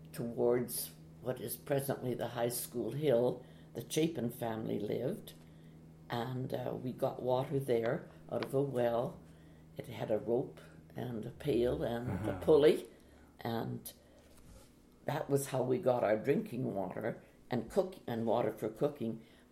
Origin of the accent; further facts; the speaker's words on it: Athabasca, Alberta, Canada; I was born here in Athabasca. My mother remembers that the trees were out in leaf and the robins were singing. We lived in a house which has since been demolished, but would have been about 2.5 blocks north of the river on 49th Street.